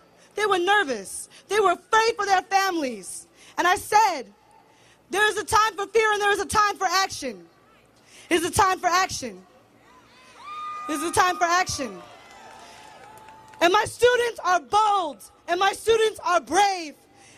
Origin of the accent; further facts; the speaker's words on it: Lowell, Massachusetts, United States; I'm from Lowell, Massachusetts. Not many people know what that is, but it's part of the country where so many of us are forgotten.